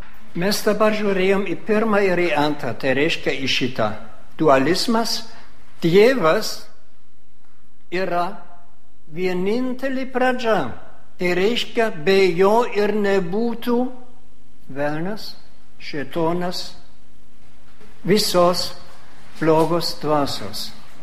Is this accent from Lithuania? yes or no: no; Germany; Lithuanian is a second language; aš esu vokietis